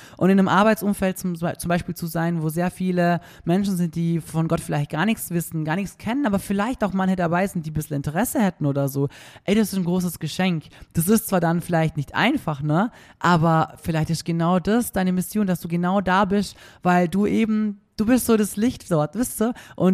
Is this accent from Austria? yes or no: yes; Austria; also es gibt einen Unterschied zwischen einem Spital, das heißt bei uns in Österreich, wie hat es geheißen bei euch in Deutschland?